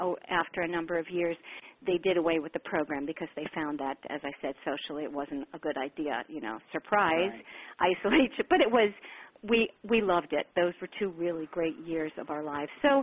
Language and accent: English; Long Island, New York, United States; I grew up on Long Island, actually. Long Island is part of New York.